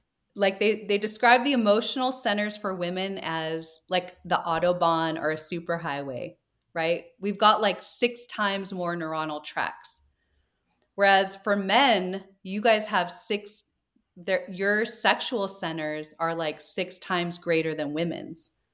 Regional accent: California, United States; Just keep in mind, I'm from Marin County, so I might be a little curious about those stories.

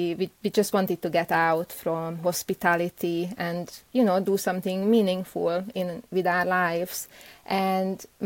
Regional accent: Budapest, Hungary; first language Hungarian; English is a second language; now in United Kingdom; I grew up in Eastern Europe in a country called Hungary, and I was born in Budapest. So my mother tongue is Hungarian. And even though I spent over 10 years in the UK, you still can hear this Eastern European root.

